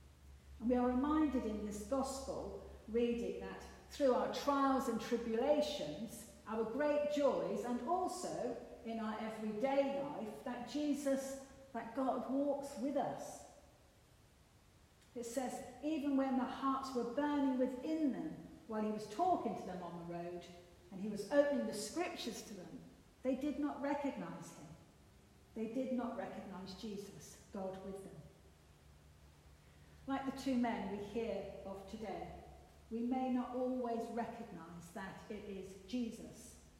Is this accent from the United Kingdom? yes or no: yes; United Kingdom; You know how polite we are as the British?